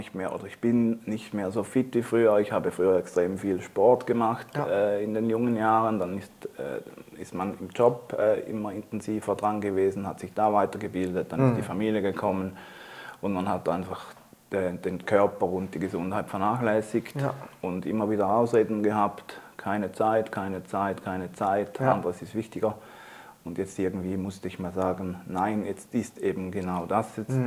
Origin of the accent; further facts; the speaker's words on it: Switzerland; ich komme aus der Schweiz. Ich arbeite auf einer Schweizer Bank in der IT. Bin mittlerweile im nächsten Monat 50 Jahre alt.